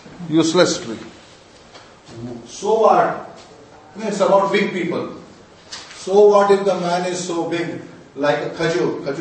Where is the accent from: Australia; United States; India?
India; Odisha; I'm from Orissa. Our wealth was known by the amount of coconut trees we have.